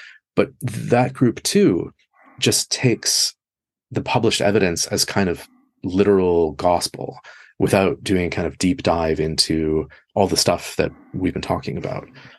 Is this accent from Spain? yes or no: no; Canada; also born or lived in United States / United Kingdom; So, you know, I'm from Canada. I've lived in the United States and I've lived in the United Kingdom.